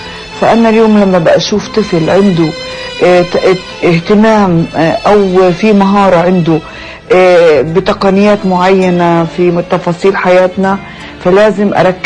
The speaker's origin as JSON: {"language": "Arabic", "town": "Gaza", "region": "Gaza Strip", "country": "Palestine", "tie": "born or raised there", "also_born_or_lived": "Dura", "said": "أنا عشت بفلسطين في بيتنا، كنا ما بين الخليل وغزة، قريتنا دورة وكنت في غزة."}